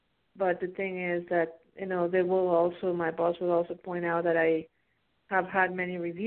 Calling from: Pennsylvania, United States; I'm calling from Pennsylvania.

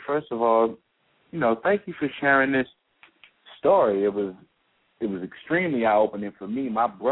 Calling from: Baltimore, Maryland, United States; How you doing? Good evening. … I'm calling from Baltimore.

